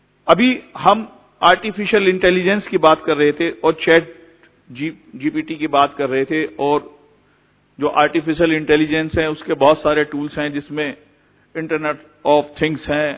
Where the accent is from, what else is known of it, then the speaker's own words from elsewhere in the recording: Uttarakhand, India; मैं देवभूमि उत्तराखंड से आया हूं, जहां बाबा केदार और बद्री विशाल स्वयं भू रूप से विराजित हैं, जो गंगा और यमुना का उद्गम स्थल है।